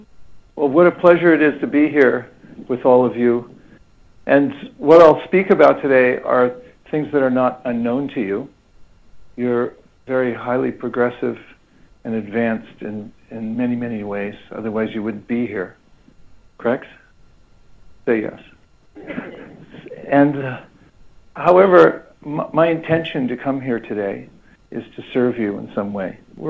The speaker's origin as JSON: {"language": "English", "town": "Lafayette", "region": "California", "country": "United States", "tie": "born there", "said": "in Lafayette, California. That's in the East Bay. My parents were both teachers."}